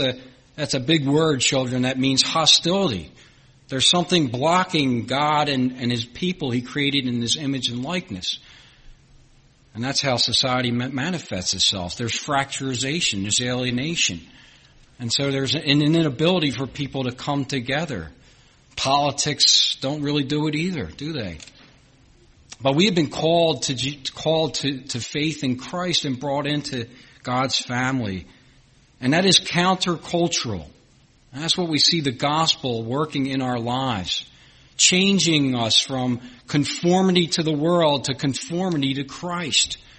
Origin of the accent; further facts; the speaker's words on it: Philadelphia, Pennsylvania, United States; Even though I was from Philadelphia and Pittsburgh was on the other side of Pennsylvania